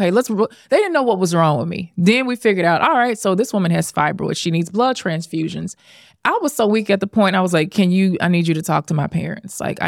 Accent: Memphis, Tennessee, United States; also born or lived in Dallas; now in New York City, United States; He's born and raised in Arkansas. I'm born and raised in Memphis.

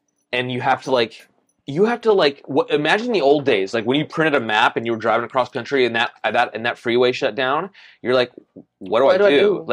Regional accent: Oregon, United States; I grew up in Oregon, which is super liberal, like super super liberal, especially Portland. And then I immediately ended up going to like rural Washington.

